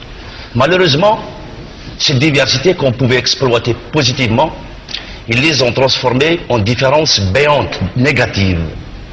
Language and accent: French; Algeria; Je suis algérien, je suis né en Algérie, je ne connais pas un traître mot d'arabe. Je suis berbère, je ne suis pas arabe et je ne suis pas obligé d'être musulman.